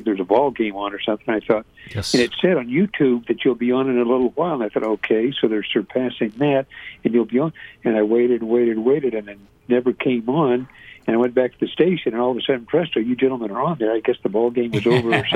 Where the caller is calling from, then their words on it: Utah, United States; I'm calling from Utah, and so I can't get you on the radio from here.